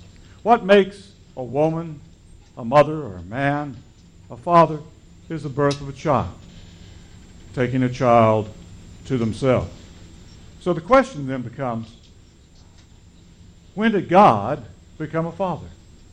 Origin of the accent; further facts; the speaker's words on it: Electra, Texas, United States; born there; that I was born in Electra, Texas.